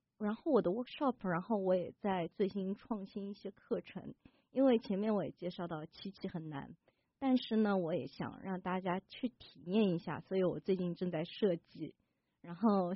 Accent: China; 因为我成长在中国

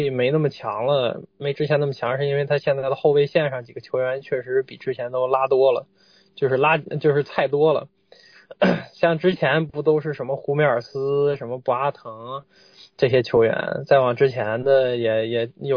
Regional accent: China; 一方面作为中国人，觉得他能这么厉害，我就很难受。

